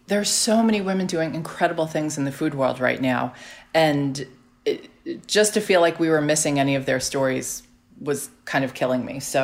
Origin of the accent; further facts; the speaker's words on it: Staten Island, New York, United States; I grew up on Staten Island.